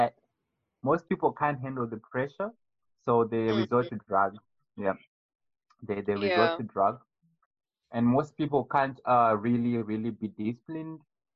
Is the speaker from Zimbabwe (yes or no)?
yes; Zimbabwe; I'm from Zimbabwe